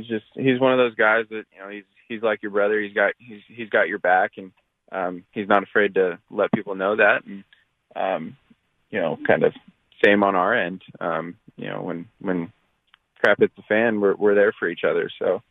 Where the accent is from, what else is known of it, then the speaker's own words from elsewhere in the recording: West Covina, California, United States; West Covina, California.